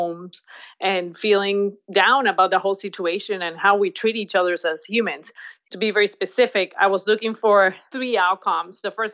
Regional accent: Colombia; English is a second language; now in United States; I came from Colombia with $300 in my pocket. I didn't know any English.

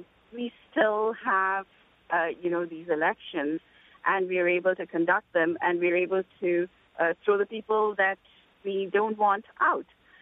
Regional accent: India; now in United States; I grew up in India, and actually, now though, I've actually lived for longer in the United States than I lived in India.

